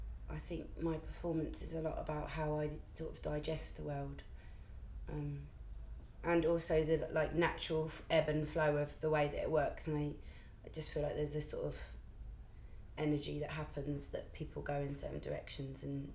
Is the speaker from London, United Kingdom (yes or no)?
yes; London, United Kingdom; born there; now in Brighton, United Kingdom; I'm 25 years old. I was born in London, and I moved to Brighton about 5 years ago, 6 years ago, actually. And I live in Brighton at the moment, but I do a lot of stuff in London, so I'm a London to Brightoner.